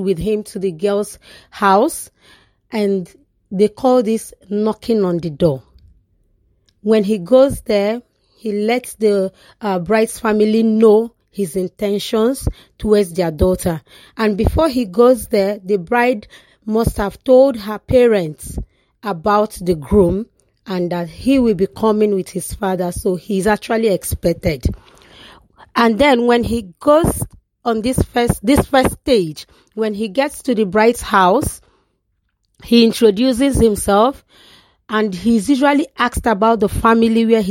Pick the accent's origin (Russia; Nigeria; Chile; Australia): Nigeria; Delta; I'm from the southern part of Nigeria. I am actually from Delta State, the northern part of Delta. We are actually called, referred to as Delta North.